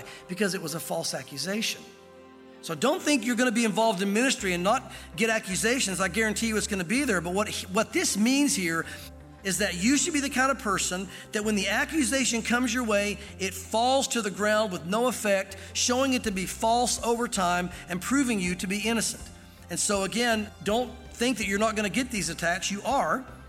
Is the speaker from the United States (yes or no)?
yes; Southern US, United States; growing up in the South, I think some of the terminology gets used in different ways.